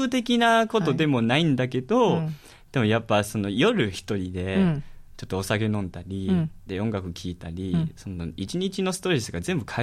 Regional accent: Taiwan; 台湾の舞台車を使って、うん、で野外演劇をやるっていうのが台湾人としても

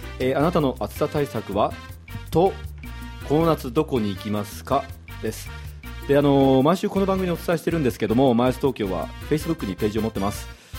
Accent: Kanto, Japan; どっちかというとね、私はバリバリ日本ですね。関東地方みたいな。

